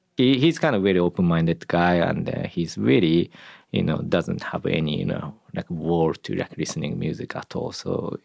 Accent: Japan; English is a second language; Yeah, I grew up in Japan.

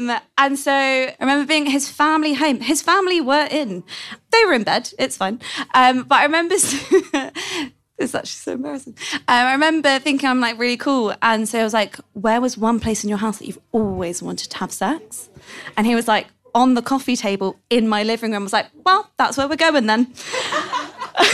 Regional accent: London, United Kingdom; So I'm from London.

